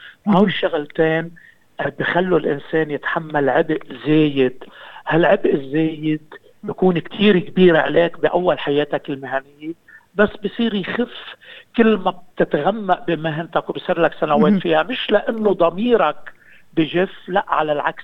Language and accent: Arabic; Beirut, Beirut Governorate, Lebanon; born or raised there; now in Australia